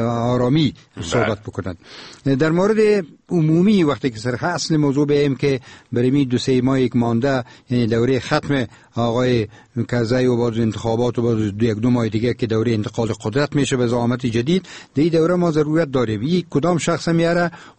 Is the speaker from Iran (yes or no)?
no; Afghanistan; کل ما افغان هستیم